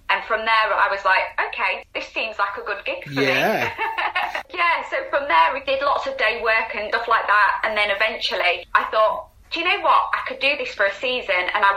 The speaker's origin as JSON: {"language": "English", "town": "Leeds", "region": "Yorkshire and the Humber", "country": "United Kingdom", "said": "Obviously, I'm from Leeds, yeah. So we're not near the sea."}